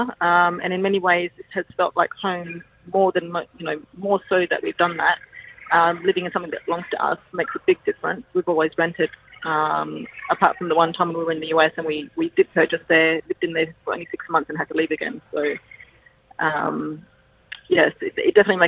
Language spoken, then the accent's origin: English; Australia; born there; moved away; I was born in Australia.